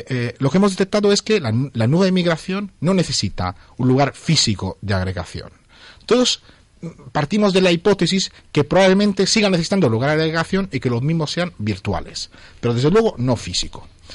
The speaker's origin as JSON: {"language": "Spanish", "country": "Italy", "second_language": "Spanish", "moved": "as an adult", "lives_now": "Spain", "said": "yo soy un italiano que lleva 10 años viviendo en España y mi familia sigue viviendo en Italia."}